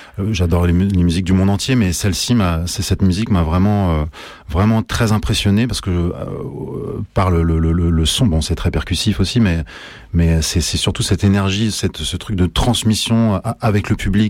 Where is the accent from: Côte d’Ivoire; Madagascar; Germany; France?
France; Alors, on dit benzine chez nous en France, mais cette prononciation benzine.